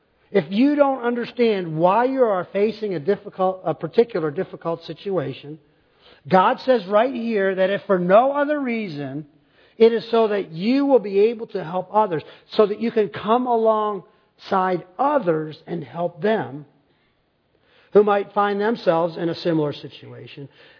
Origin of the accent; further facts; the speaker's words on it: Hinckley, Ohio, United States; I grew up in Hinckley, Ohio, where the buzzards return to Hinckley every March 15th.